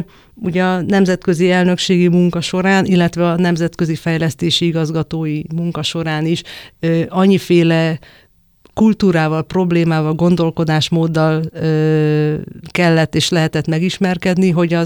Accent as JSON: {"language": "Hungarian", "country": "Hungary", "said": "nyilván egy én magyarként, meg magamat világlátott embernek tartom"}